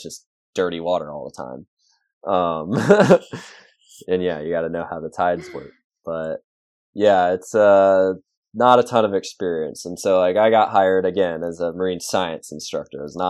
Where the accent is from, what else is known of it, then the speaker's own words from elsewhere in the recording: Florida, United States; That whole kind of background of how I grew up in Florida and being on the reef snorkeling